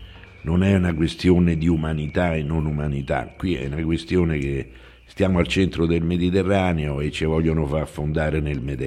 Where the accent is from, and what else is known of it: Rome, Lazio, Italy